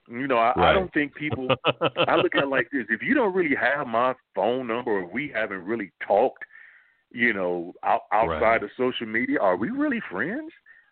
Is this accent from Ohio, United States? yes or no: yes; Dayton, Ohio, United States; I'm originally from Dayton, Ohio.